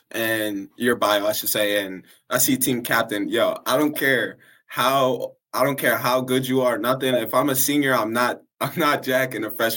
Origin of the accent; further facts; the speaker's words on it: New York, United States; over, like, the city, Section 2, where I'm from, upstate New York.